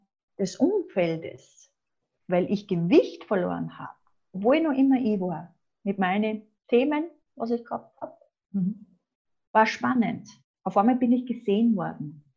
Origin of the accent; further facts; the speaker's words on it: Austria; es wurde meine Identität als Frau, als Österreicherin, schlecht gemacht